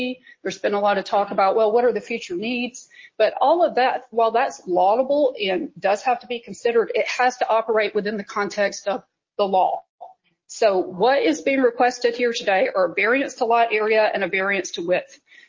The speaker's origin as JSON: {"language": "English", "town": "Atlanta", "region": "Georgia", "country": "United States", "moved": "yes", "lives_now": "Savannah, United States", "said": "I'm a Savannah resident, pretty new to Savannah, but I'm from Atlanta."}